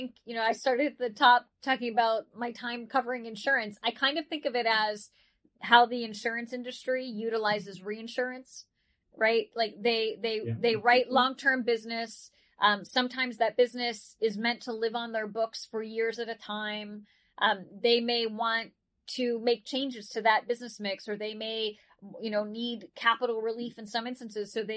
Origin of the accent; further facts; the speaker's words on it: Pittsburgh, Pennsylvania, United States; So I'm from Pittsburgh, so I'm obligated to be a Pittsburgh Steelers fan.